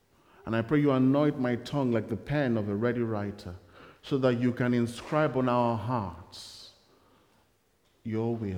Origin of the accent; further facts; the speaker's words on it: Nigeria; I remember growing up in Nigeria and the appeal for fresh bread.